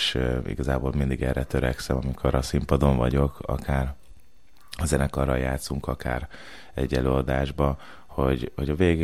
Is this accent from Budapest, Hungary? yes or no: no; Pápa, Veszprém County, Hungary; also born or lived in Kenya; Én itt születtem pápán, nem csak ide jártam pápára, szóval én 90-ben itt születtem a Veszterházi kórházba.